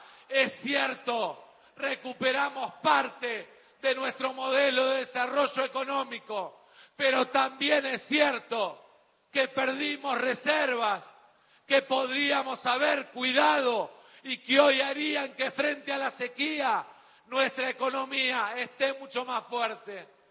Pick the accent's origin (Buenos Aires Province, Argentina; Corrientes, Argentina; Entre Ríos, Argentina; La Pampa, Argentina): Buenos Aires Province, Argentina; con el orgullo de saber como bonaerense que soy, como nacido en el conurbano que soy